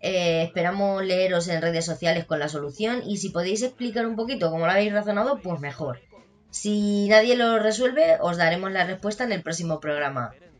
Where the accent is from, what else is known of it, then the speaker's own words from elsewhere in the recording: Castilla-La Mancha, Spain; como buena manchega, es un árbol que me encanta, me chifla